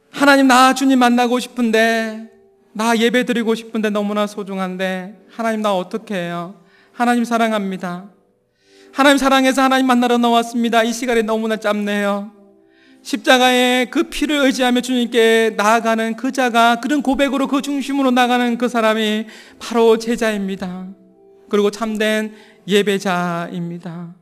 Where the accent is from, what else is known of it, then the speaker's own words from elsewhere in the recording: Hamyang, South Gyeongsang, South Korea; born there; 저는 경상남도 함양군 용평 13-17번지 촌에서 태어나서